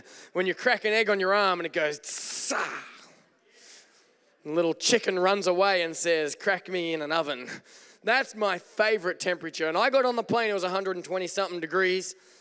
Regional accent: Wodonga, Victoria, Australia; now in United States; I'm from Wodonga, and I've been in Wodonga for a long time, and Wodonga didn't feel like home anymore.

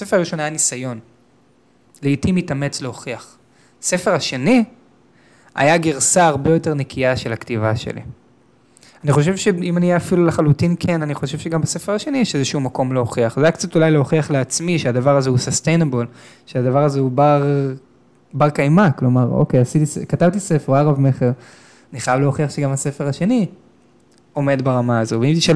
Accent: Tel Aviv, Tel Aviv District, Israel; אמרתי, גדלתי בתל אביב. וכשאתה גדל בתל אביב, בחוויה שלי, כשאני גדלתי בתל אביב

